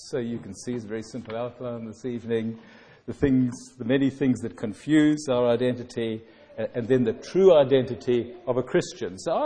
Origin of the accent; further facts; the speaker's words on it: South Africa; now in Ireland; I forfeited my South African citizenship when I became Irish. It contains my South African driver's license, which is no longer even valid in South Africa.